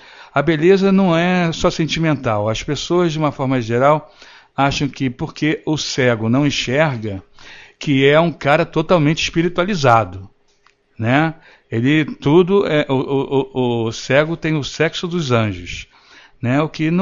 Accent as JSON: {"language": "Portuguese", "region": "Rio de Janeiro", "country": "Brazil", "said": "Eu sou carioca, sou aqui do Rio de Janeiro. Possivelmente vocês vão notar pelo sotaque."}